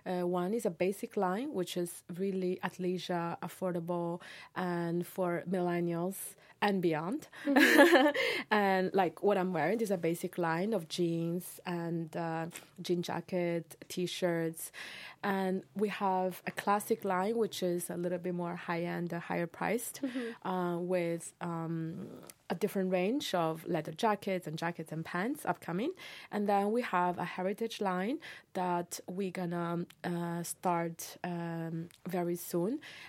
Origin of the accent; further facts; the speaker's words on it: Italy; English is a second language; moved away as an adult; also born or lived in Paris, France / London, United Kingdom; now in China; Well, I was born and raised in China for the first 7 years, and then I grew up in Italy and went to school in Paris, University Paris and London. And then I moved back to China in 2011